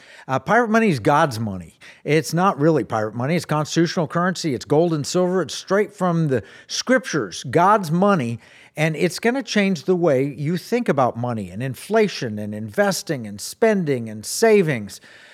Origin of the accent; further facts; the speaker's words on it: Tulsa, Oklahoma, United States; You know, I grew up in Tulsa, and Arkansas was the next state over.